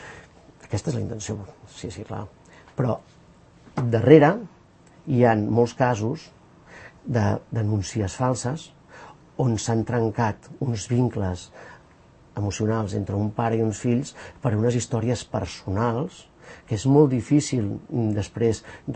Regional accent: Granollers, Catalonia, Spain; now in Sant Cugat, Spain; Jo mateix vinc de Granollers i he vingut a Sant Cugat fa un any, ara tot just que estic aquí.

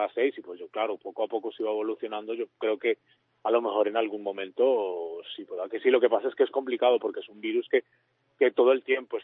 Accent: Colombia; now in Spain; yo soy colombiano y allí aún se muere la gente de VIH

